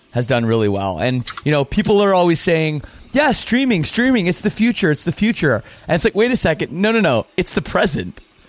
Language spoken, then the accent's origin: English; Canada; Like, the amount of CDs I bought, man, like, because I'm from Canada too, and some stuff was really expensive.